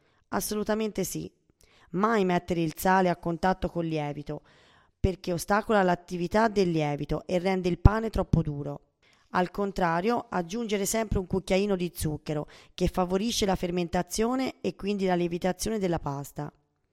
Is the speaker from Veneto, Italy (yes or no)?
no; Genoa, Liguria, Italy; Io, da buona genovese, voglio darvi la ricetta della famosa fugassa